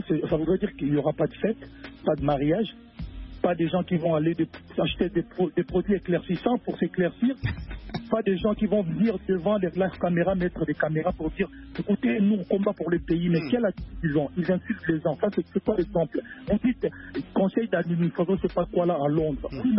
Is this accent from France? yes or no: no; Kinshasa, DR Congo; moi je suis natif de Kinshasa